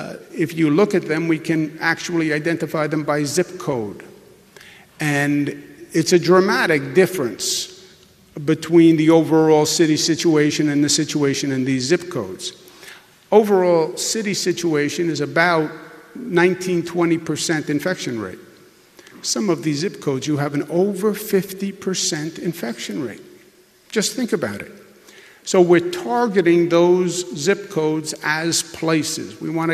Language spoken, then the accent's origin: English; Queens, New York, United States; I'm a child of an outer borough. I'm from Queens. Queens, Brooklyn, Bronx, Staten Island, Those are the outer boroughs.